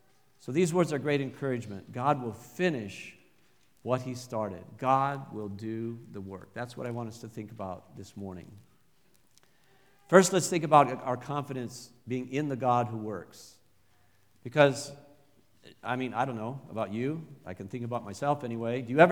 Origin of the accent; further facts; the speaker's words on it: Fort Collins, Colorado, United States; I was in high school. There I grew up in Fort Collins.